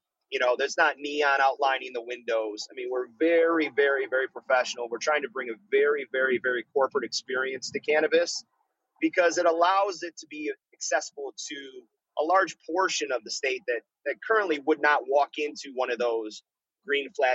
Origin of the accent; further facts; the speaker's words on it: Michigan, United States; we're all born and raised in Michigan.